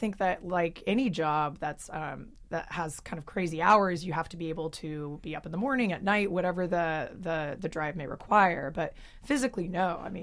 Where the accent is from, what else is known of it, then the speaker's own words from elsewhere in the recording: Oregon, United States; I grew up in Oregon